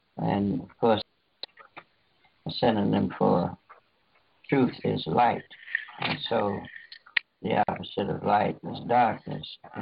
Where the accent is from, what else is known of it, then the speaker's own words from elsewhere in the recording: Tuskegee, Alabama, United States; one of the things that I learned early on growing up in Tuskegee at the university there is that the core of a good education is God consciousness.